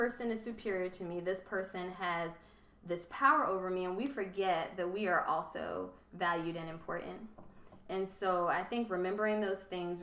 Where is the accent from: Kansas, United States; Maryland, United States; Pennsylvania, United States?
Pennsylvania, United States; Philadelphia; I grew up in Mount Airy, Philadelphia. Mm-hmm. I went to what was recently named as one of the most diverse high schools in the country.